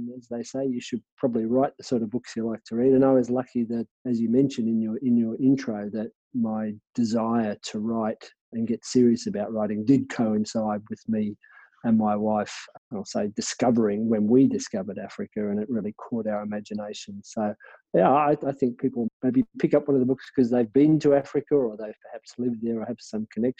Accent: Australia; because I am an Aussie writing books

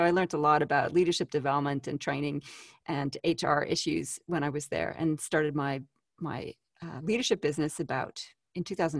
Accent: Canada; I'm exported from Canada, the land of lakes, rivers, and maple syrup.

